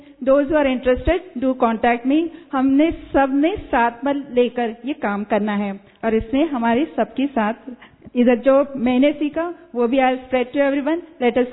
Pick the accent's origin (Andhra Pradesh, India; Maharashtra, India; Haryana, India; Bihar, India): Maharashtra, India; मैं महाराष्ट्र से आई हूँ।